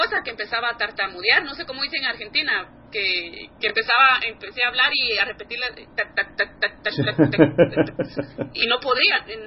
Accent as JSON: {"language": "Spanish", "country": "Guatemala", "also_born_or_lived": "Mexico City", "accent": "Guatemalan", "moved": "yes", "said": "Estuve en Ciudad de México aprendiendo a hablar como mexicana porque tenía que hacerlo, cambiar mi acento guatemalteco y aprender el mexicano"}